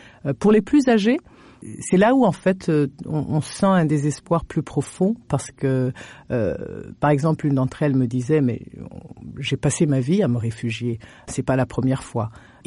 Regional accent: Burundi; en tant que Burundaise, en tant que patriote

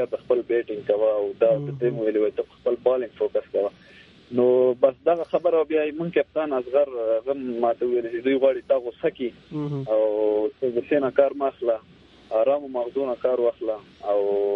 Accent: Logar, Afghanistan; د لوګر ولایت د پلیالم ولسوالۍ او د پدخوا بشانۍ په نوم کلی ده او په قوم مومند یم، افغان یم.

